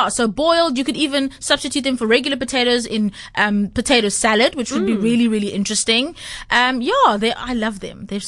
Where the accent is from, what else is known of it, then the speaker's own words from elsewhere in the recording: Durban, KwaZulu-Natal, South Africa; Growing up in Durban, we used to grow them on the farm, and they're such a treat still for my family because it's so hard to get them in the Western Cape.